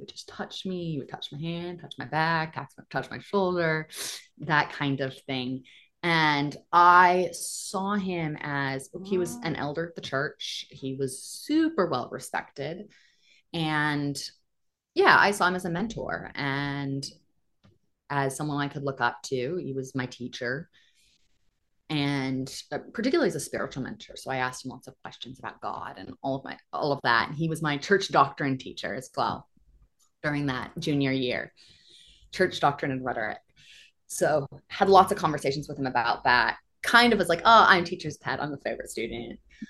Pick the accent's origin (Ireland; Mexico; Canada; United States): United States; Pomeroy, Washington; I'm originally from Pomeroy, Washington, which is a little tiny town outside of the Lewiston-Clarkston Valley.